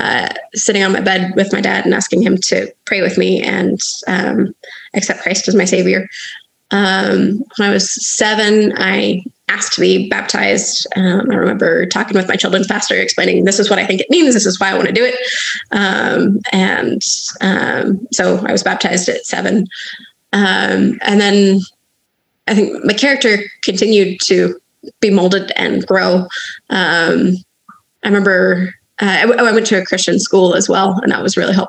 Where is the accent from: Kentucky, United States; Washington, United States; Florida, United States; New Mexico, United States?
Washington, United States; also born or lived in Michigan; I grew up near Seattle, where it is not eternally summer. My parents moved up there just after they graduated college.